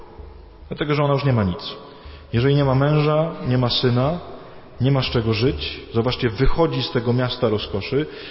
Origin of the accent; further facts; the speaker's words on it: Myszków, Silesian Voivodeship, Poland; ja pochodzę z Myszkowa